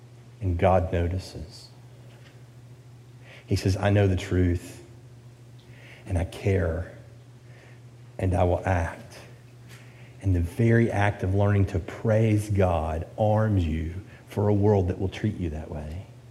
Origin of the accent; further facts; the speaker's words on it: the South, United States; accent: southern; When I was in high school, I spent a year in Pennsylvania, and with my southern accent, I stood out in Pennsylvania. So people knew I wasn't from local